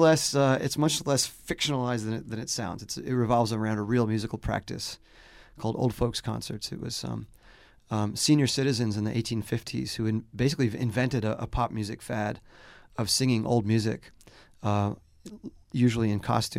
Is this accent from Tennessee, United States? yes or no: no; Long Island, New York, United States; also born or lived in Western Massachusetts; I was born there, and I grew up on Long Island mostly, and then moved back to Western Mass, and I've lived in other places since then